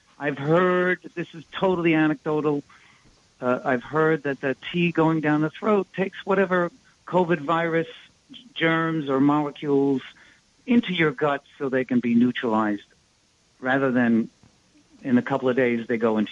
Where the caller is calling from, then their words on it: New York, United States; I'm calling from New York.